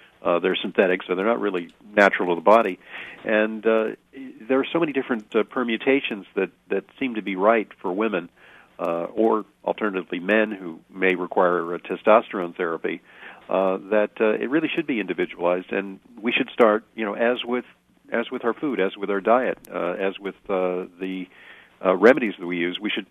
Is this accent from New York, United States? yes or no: yes; New York, United States; But people in my hometown, New York, are pretty nutritionally sophisticated